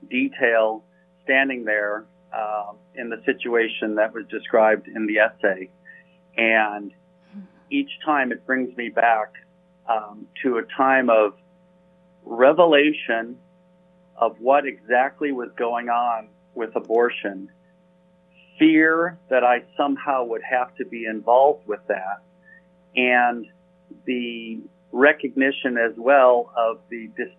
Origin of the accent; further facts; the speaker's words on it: Chicago, Illinois, United States; Okay, I grew up in the Chicago area, attended the University of Notre Dame, and subsequently attended Northwestern Medical School in Chicago